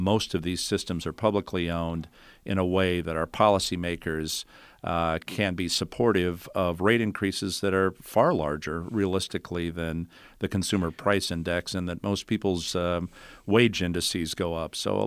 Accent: Nevada, Iowa, United States; Larry is calling from my hometown. I'm a Nevadan, not to be confused with a Nevadan.

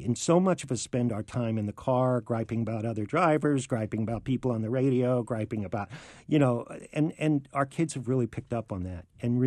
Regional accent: Kansas, United States; I grew up in Kansas. I attended a one-room school.

